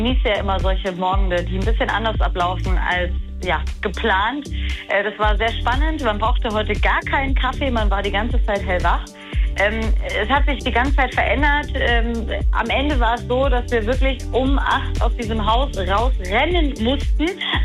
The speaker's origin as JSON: {"language": "German", "town": "Leinfelden-Echterdingen", "region": "Baden-Württemberg", "country": "Germany", "said": "ich komme ja eigentlich auch aus dem SWR-Sendegebiet, ich komme ja aus Leinfelden-Echterdingen, ich bin ja auch eine Schwäbin."}